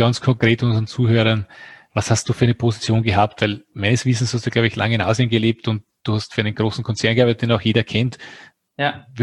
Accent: Austria; born there; ich bin ein geborener Österreicher und Österreicher durch und durch

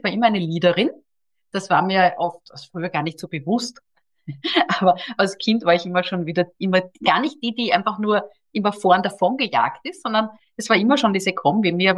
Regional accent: Austria; Und ich bin Österreicherin.

